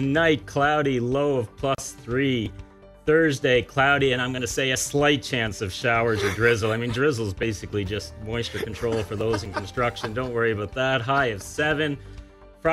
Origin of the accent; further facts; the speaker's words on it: Summerside, Prince Edward Island, Canada; Yeah, Summerside, born and raised, and parents were both school teachers, so had the opportunity to spend summers in Cavendish.